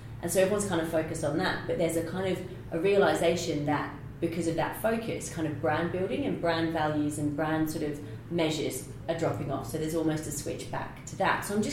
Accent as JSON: {"language": "English", "country": "United Kingdom", "said": "Well, because I'm British and a journalist"}